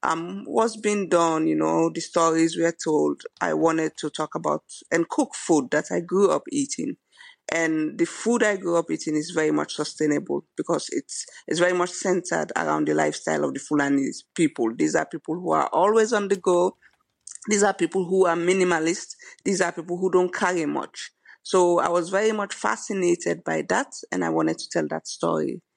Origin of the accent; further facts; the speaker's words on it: Sierra Leone; also born or lived in Guinea; I'm a Fulani from Guinea-Conakry. That's where my family is from, but I was born and raised in Sierra Leone. But culturally, I'm so much more a Guinean because I used to spend a lot of time during vacations in Guinea.